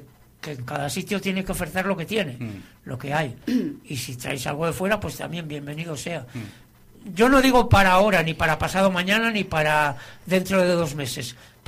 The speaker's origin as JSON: {"language": "Spanish", "town": "Laredo", "region": "Cantabria", "country": "Spain", "said": "yo soy de Laredo"}